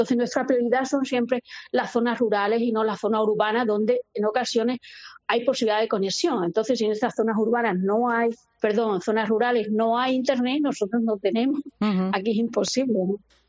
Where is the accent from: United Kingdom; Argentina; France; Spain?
Spain; Guareña, Extremadura; Y respecto a lo de mi pueblo de Guareña, yo creo que eso es algo que es de la generosidad de ellos, ¿no?